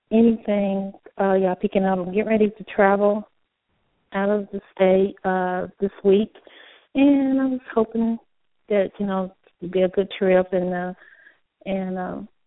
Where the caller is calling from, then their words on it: North Carolina, United States; I'm calling from North Carolina and my birthday is September 10th, 1964.